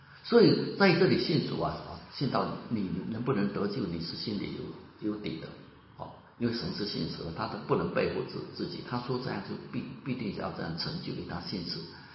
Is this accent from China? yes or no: yes; China; 就我们中国人我们中国春节到的时候呢都会写对联